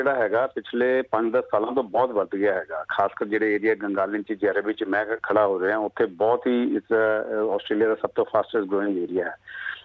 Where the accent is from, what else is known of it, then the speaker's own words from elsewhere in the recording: Chandigarh, India; now in Australia; ਮੈਂ ਚੰਡੀਗੜ੍ਹ ਪੰਜਾਬ ਤੋਂ ਹੈਗਾ ਅਤੇ ਮੈਂ ਸਾਰੀ ਆਪਣੀ ਐਜੂਕੇਸ਼ਨ ਪੰਜਾਬ 'ਚ ਕੀਤੀ ਹੈ, ਮੇਰਾ ਉੱਠਣਾ ਬੈਠਣਾ ਪੰਜਾਬੀਆਂ 'ਚ ਹੋਇਆ ਹੈਗਾ, ਮੈਂ ਗੁਰਦੁਆਰਿਆਂ ਮੰਦਿਰਾਂ 'ਚ ਖੇਡਿਆ, ਉੱਥੇ ਅੰਬੜਿਆ ਹੈਗਾ, ਸਾਰੇ ਦੇ ਆਸ਼ੀਰਵਾਦ ਨਾਲ ਇੱਥੇ ਆਸਟ੍ਰੇਲੀਆ 'ਚ ਮੈਂ 1988 'ਚ ਆਇਆ, ਮਤਲਬ ਮੈਂ ਮੈਲਬਨ ਸੀਗਾ